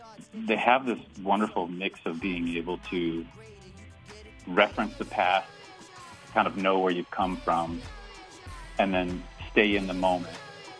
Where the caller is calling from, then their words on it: Iowa, United States; I'm calling in from Iowa